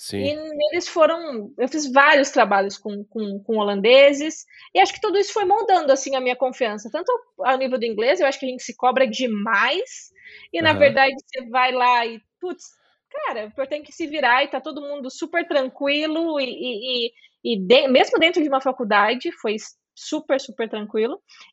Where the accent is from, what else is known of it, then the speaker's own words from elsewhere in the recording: Sorocaba, São Paulo, Brazil; Eu tava em Sorocaba, né? Na época. Porque eu sou de Sorocaba.